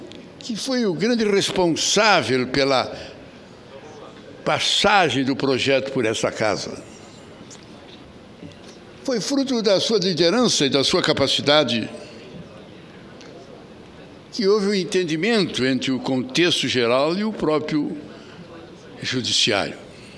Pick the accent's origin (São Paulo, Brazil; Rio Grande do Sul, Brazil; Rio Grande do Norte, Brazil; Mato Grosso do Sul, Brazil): Rio Grande do Sul, Brazil; eu que venho do Rio Grande do Sul.